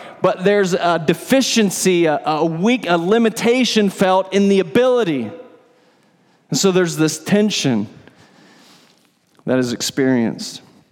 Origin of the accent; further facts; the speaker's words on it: Dallas, Texas, United States; You know, I'm new from Dallas, right?